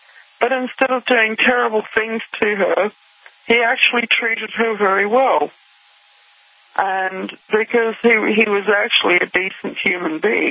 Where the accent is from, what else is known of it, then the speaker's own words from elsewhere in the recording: New Zealand; born there; He was born in Scotland, and I was born in New Zealand.